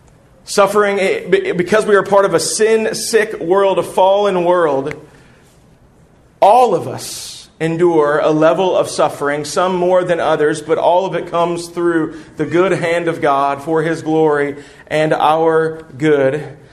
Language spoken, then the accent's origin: English; Chicago, Illinois, United States; born there; Fun fact. I was born in Chicago on November 6, 1982. There was a 17-inch flood that week.